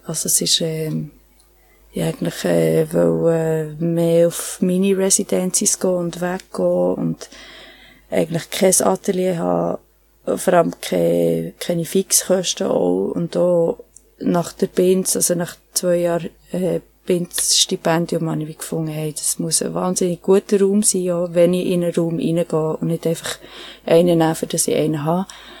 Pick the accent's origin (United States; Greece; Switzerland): Switzerland; Bern; accent: Swiss German; Und dann bin ich zurück ins Emmental und habe in Bern ein Jahr eine Schule gemacht und bin dann mit 17 auf Biel gezogen.